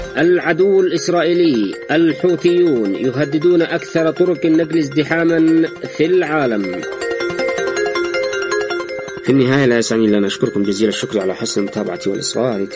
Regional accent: Yemen; عندنا هنا بس، عندنا في اليمن

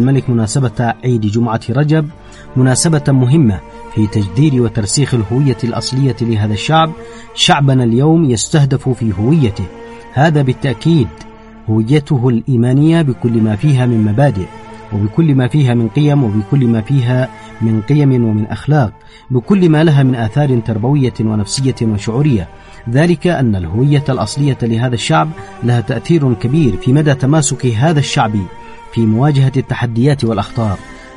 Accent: Yemen; بنيت عليه كل حياتي كيمني،

